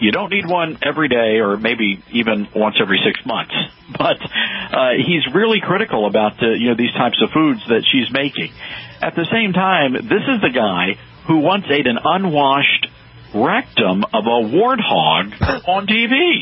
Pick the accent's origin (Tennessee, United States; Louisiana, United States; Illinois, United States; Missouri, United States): Tennessee, United States; Memphis; now in New York, United States; And I'm from the South. I'm from Memphis, Tennessee, and I've lived here in New York for about 7 years now.